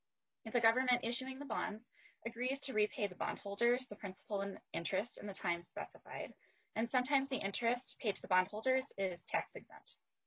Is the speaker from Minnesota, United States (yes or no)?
yes; Minnesota, United States; I am from Greater Minnesota